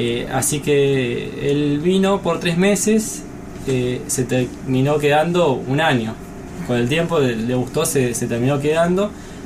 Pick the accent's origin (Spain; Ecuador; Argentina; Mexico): Argentina; San Isidro, Buenos Aires Province; now in Olivos, Argentina; yo viví casi toda mi vida en San Isidro. Hace tres o cuatro años me mudé a Olivos. Ahí vivo a unas cuadras del Unicenter, ahí cerca.